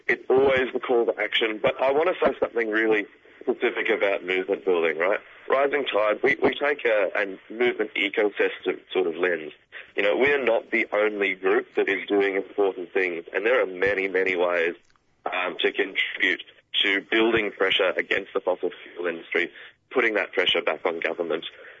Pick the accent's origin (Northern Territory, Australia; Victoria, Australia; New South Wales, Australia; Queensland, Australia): New South Wales, Australia; Newcastle; which is Newcastle Coal Port, my hometown, for 32 hours